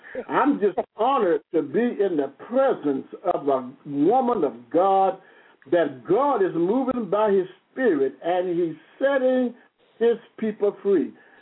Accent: Houston, Texas, United States; born and raised in Houston, Texas.

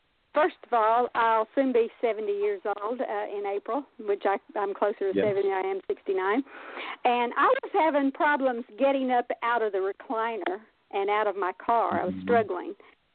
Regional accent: Butler, Alabama, United States; I'm from Butler, Alabama.

